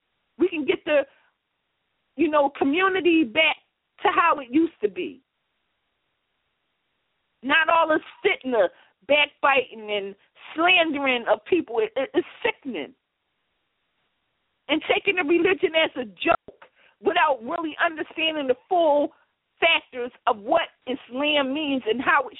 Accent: Philadelphia, Pennsylvania, United States; I grew up in Philadelphia. I learned under the Muslims that were in Philadelphia, and I grew up in the community

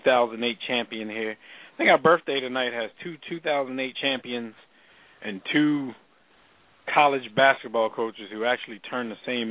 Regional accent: Philadelphia, Pennsylvania, United States; But if not, I'm from Philly, man.

